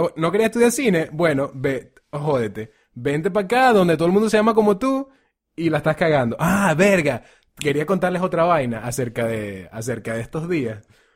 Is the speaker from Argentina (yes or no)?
no; Venezuela; ¿de dónde vienes? Y tú como que, no, bueno, Venezuela. It's like, oh, Minnesota.